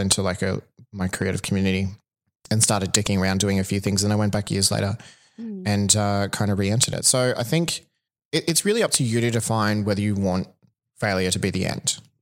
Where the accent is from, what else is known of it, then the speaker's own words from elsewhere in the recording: Toowoomba, Queensland, Australia; I went back to where I lived. I'm from Toowoomba originally.